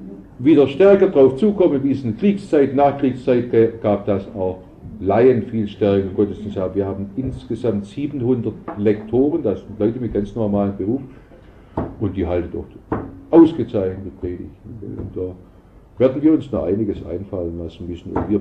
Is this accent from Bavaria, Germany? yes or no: no; Stuttgart, Baden-Württemberg, Germany; In meiner Heimatgemeinde in Stuttgart, in Johannesgemeinde